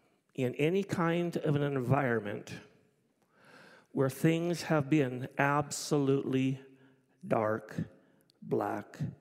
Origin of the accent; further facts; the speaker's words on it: Rosthern, Saskatchewan, Canada; As a kid, I grew up in Rostern, Saskatchewan. And out of Rostern, 5 miles east, would be our farm.